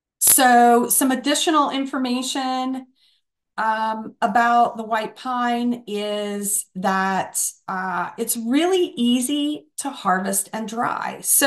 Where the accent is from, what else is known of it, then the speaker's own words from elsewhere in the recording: the South, United States; I grew up in the South and constantly climbing pine trees.